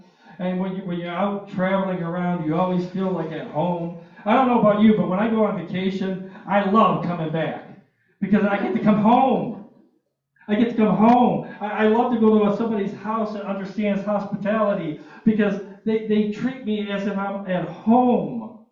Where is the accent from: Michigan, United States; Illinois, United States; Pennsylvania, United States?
Michigan, United States; Detroit; even when I was growing up in Detroit and somebody called me brother